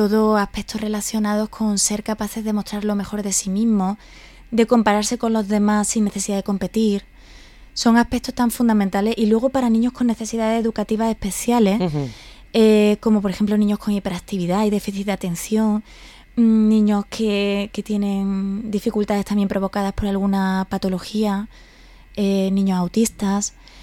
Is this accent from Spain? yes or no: yes; Córdoba, Andalusia, Spain; now in Villarreal, Spain; Yo soy cordobesa, entonces aquí en Villarreal me he sentido como en casa desde que llegué. Hace 4 años que estoy en tierra valenciana, en Castellón